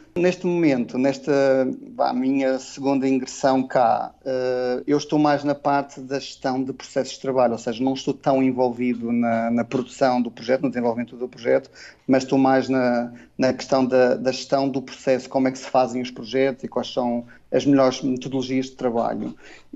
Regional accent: Madeira, Portugal; moved away as an adult; also born or lived in Coimbra; quando saí da Madeira e fui para Coimbra estudar

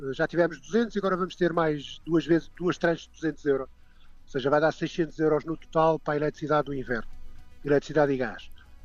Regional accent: Portugal; sou português

